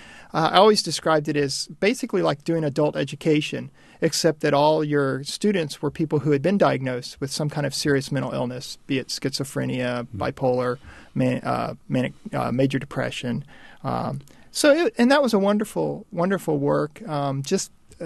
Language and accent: English; Jacksonville, Florida, United States; I grew up in Jacksonville, Florida